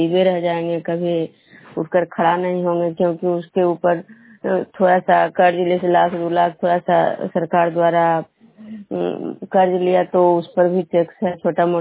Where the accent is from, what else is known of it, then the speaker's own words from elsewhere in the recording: Vishnupur, Bihar, India; विष्णुपुर ग्राम खुदरा पंचायत नालंदा जिला नानवसा प्रखंड के निवासी हूँ।